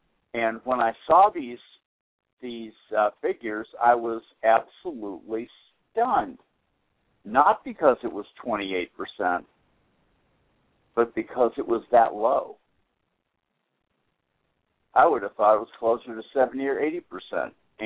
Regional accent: Newton, Massachusetts, United States; Not at all like where I grew up in Newton, Massachusetts, where it will be up there, it'd be bitter cold and already dark.

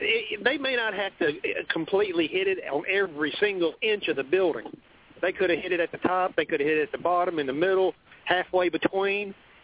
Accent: Texas, United States; I'm not from New York. I'm from Texas, and I've never been in New York City in a day of my life.

